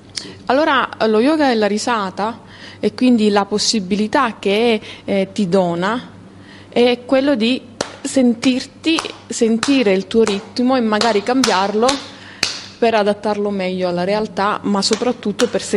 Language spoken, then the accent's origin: Italian; Calabria, Italy; mi ha riportato nella mia terra, e quindi in Calabria